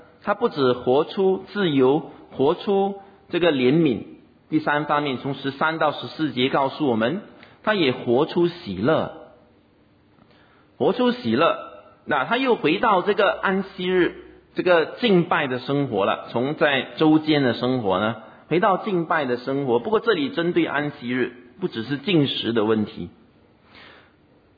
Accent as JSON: {"language": "Chinese", "country": "Singapore", "said": "2015年一个政府单位的一个调查就说到我们新加坡人有多忙啊"}